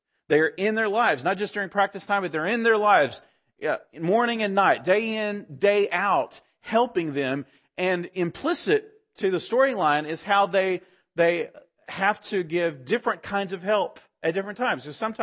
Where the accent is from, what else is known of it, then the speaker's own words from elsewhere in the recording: Texas, United States; I'm from West Texas, and that show perfectly hits what culture of West Texas is like.